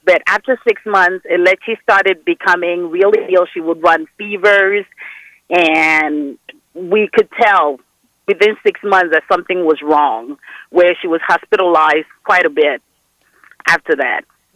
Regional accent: Nigeria; I am originally West African. I'm Nigerian

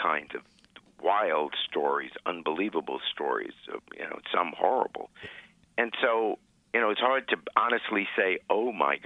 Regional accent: England, United Kingdom; born there; I was born in England.

